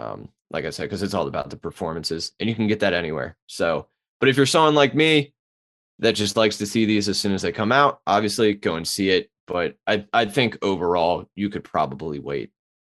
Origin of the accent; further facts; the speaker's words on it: Baltimore, Maryland, United States; accent: Baltimore; My Baltimore accent bleeding through.